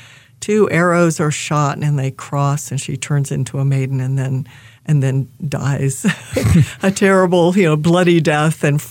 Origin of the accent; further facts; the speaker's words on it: Midwest, United States; now in Chatham County, United States; And I'm originally from the Midwest, where we have potluck suppers and church dinners and neighbors in small towns.